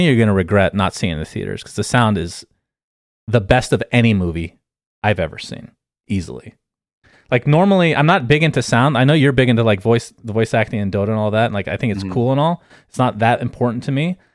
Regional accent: United States; As an American, the names are very similar

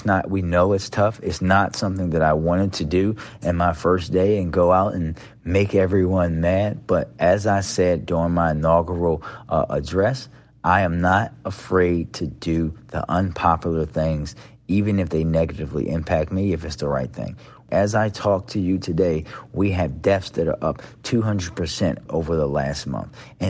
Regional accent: Baltimore, Maryland, United States; I grew up in Park Heights here in Baltimore, and culturally, not my family, but culturally, we were taught to look at people who had substance abuse issues as really subhuman.

